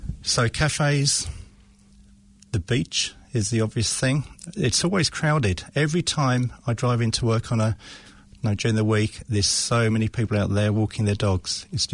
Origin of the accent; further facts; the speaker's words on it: England, United Kingdom; moved away as an adult; now in New Zealand; I'm English, but I married a Kiwi, so she dragged me all the way over here.